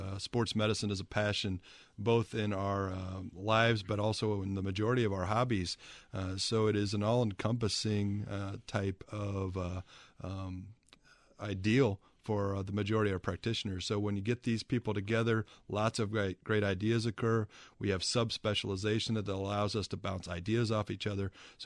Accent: Akron, Ohio, United States; now in Wisconsin, United States; I trained the majority of my life in Ohio. I grew up in Akron and went to Ohio State University.

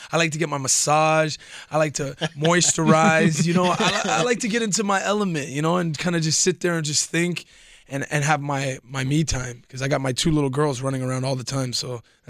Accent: Canada; Exactly, and he's Canadian too. I'm Canadian boy, so it would be perfect.

